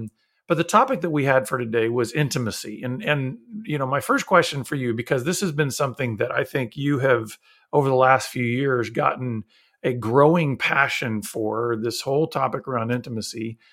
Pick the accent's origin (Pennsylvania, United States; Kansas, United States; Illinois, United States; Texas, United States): Texas, United States; So since I grew up in Central Texas, Liberty Hill was our main basketball rival when I was a senior in high school.